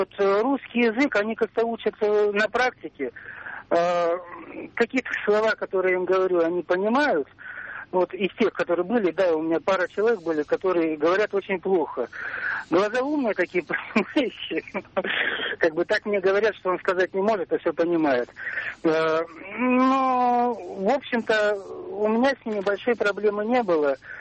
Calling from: Saint Petersburg, Russia; Санкт-Петербург.

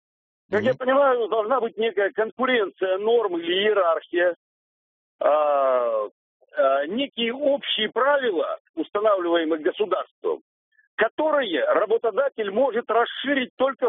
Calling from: Moscow, Russia; я из Москвы.

